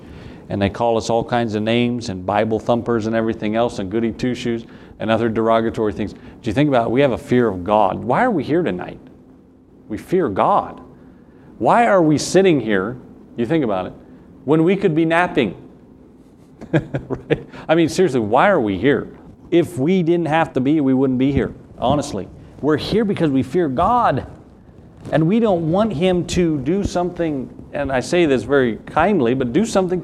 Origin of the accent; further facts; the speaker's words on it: the South, United States; accent: Southern; Well, no, we learned that in fourth grade, right? No, you think about here that we ought to have proper fear, simple trust in him, trusting him